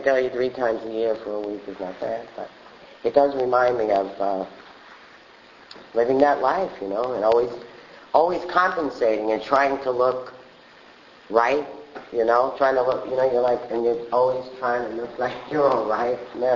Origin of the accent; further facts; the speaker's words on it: Brooklyn, New York, United States; accent: Brooklyn; also born or lived in Montreal; I was given up for adoption at birth, and so I was raised in Brooklyn by an Italian family. And that's where the Brooklyn accent comes from.